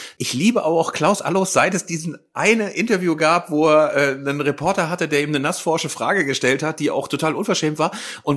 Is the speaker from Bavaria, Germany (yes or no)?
yes; Bavaria, Germany; born there; Wie gesagt, ich bin da ja in der Nähe geboren. Ich war sehr, sehr häufig im Rosenau-Stadion.